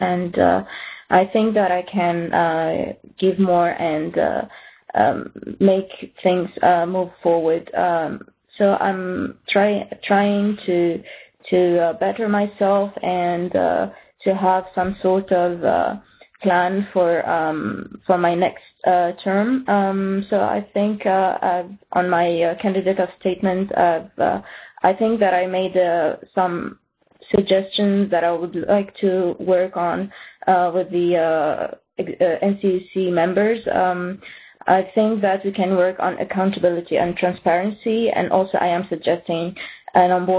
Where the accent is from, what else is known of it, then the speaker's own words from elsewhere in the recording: Tunisia; I'm from Tunisia, and I'm a teacher